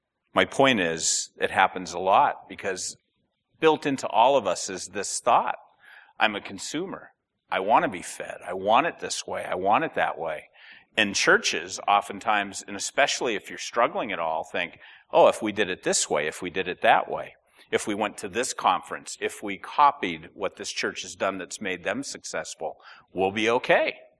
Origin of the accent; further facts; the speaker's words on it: United States; How does the fact that I'm an American living in this culture shaping my view of church?